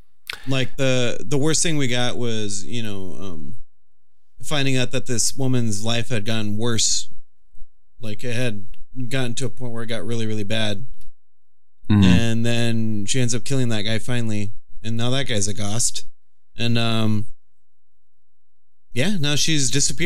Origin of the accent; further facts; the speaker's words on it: United States; It's just hard because I'm not, you know, we're very American, so we have a hard time.